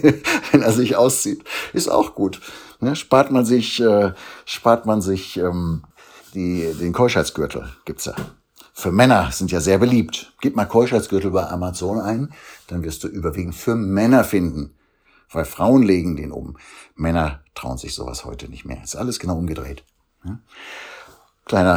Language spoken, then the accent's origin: German; Germany; Und wir als Deutsche haben da ein ganz großes Problem mit.